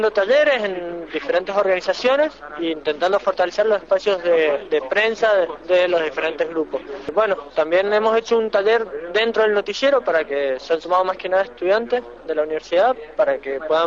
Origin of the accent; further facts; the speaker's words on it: Mendoza, Argentina; de Mendoza